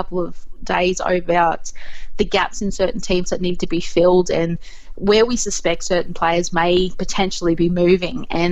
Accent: Queensland, Australia; Like, I'm a Queenslander as well

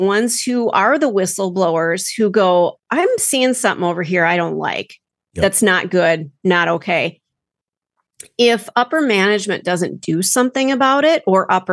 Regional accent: Minneapolis, Minnesota, United States; I grew up in Minneapolis, so to me, this was like a daily occurrence.

